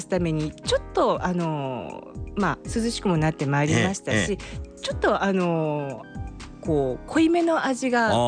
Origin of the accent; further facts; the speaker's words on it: Oita, Japan; 私の実家の大分からあのカボスがちょっと届きましたので